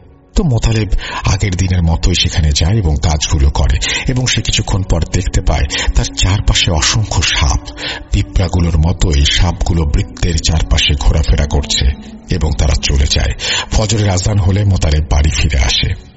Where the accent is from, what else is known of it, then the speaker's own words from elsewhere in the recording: Kamarkhanda, Rajshahi Division, Bangladesh; আমার বাড়ি সিরাজগঞ্জ জেলার কামারখন্দ থানার ছোট ধোপাকান্দি গ্রামে।